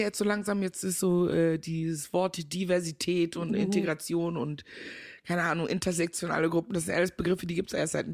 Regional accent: Meckenheim, North Rhine-Westphalia, Germany; also born or lived in Ghana; Also, ich bin geboren in Ghana, seit meinem 4. Lebensjahr aber in Deutschland. Ich bin in der wunderschönen Stadt Meckenheim bei Bonn groß geworden. So NRW halt, ne, da bin ich groß geworden.

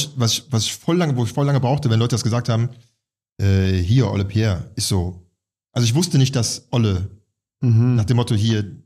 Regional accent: Düsseldorf, North Rhine-Westphalia, Germany; now in Berlin, Germany; ich bin da 13 Jahre hier, aber ich fühle mich hier nicht zu Hause so. Also mein Zuhause, meine Heimat ist Düsseldorf.

